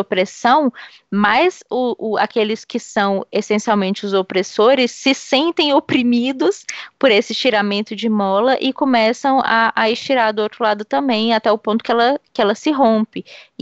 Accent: Brazil; E nós somos, nós brasileiros, nós somos bastante paternalistas nesse sentido

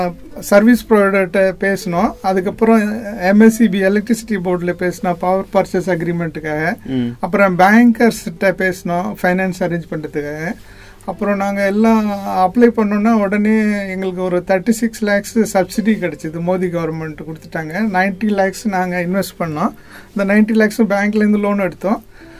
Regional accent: Sikkal, Tamil Nadu, India; நான் பிறந்தது நாகப்பட்டினம் பக்கத்தில் ஒரு சிக்கல்னு ஒரு இது ஸ்மால் வில்லேஜ் தான்.

